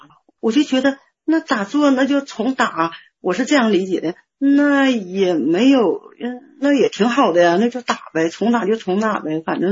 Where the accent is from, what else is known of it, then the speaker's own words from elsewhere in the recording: Heilongjiang, China; now in Yiwu, China; 是黑龙江人，现在在义乌。